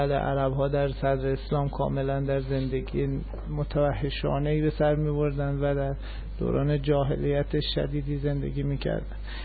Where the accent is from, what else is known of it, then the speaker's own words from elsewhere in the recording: Iran; born there; من به چه چیز ایرانی بودن خودم باید افتخار کنم؟ آیا به اینکه در ایران زاده شدم؟